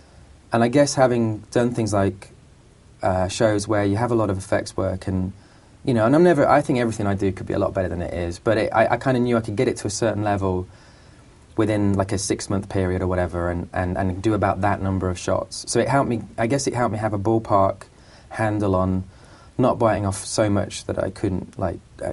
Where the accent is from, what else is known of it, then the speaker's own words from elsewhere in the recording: England, United Kingdom; I'm from England, so it's the way I talk.